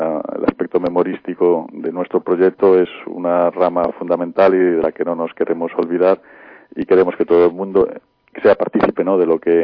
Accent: Santiago de Compostela, Galicia, Spain; born there; now in A Coruña, Spain; Si yo no me reivindico coruñés, porque yo nací en Santiago, pero bueno, vivo aquí en Coruña

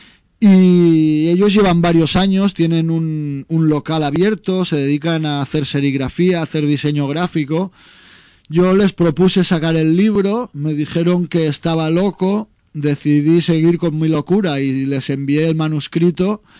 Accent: Barcelona, Catalonia, Spain; yo soy del barrio de Sants, aunque ya hace muchos años que no vivo, pero precisamente hace 2 o 3 años que he podido instalar el centro de operaciones musical en el barrio de Sants de nuevo.

